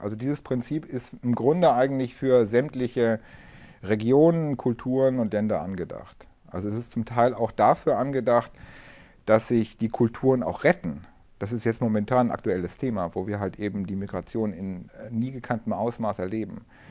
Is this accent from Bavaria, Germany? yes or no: yes; Munich, Bavaria, Germany; ich komme aus dem Münchner Norden, da haben wir in meiner Straße 5 Supermärkte, 5 Supermärkte in einer Straße und die gesamte Infrastruktur ist im Arsch, ist kaputt. Es gibt einen Zigarettenladen und einen Alkladen, das war's.